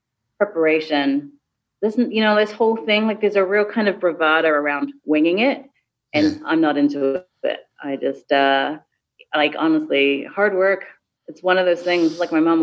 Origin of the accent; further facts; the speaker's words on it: New Zealand; I'm from New Zealand, we're from the Pacific, how do we deal with things?